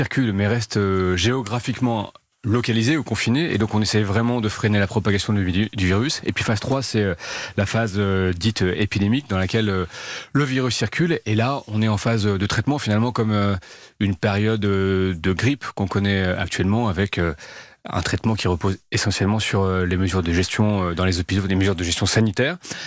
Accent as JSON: {"language": "French", "country": "France", "said": "en tant qu'Européens, en tant que Français"}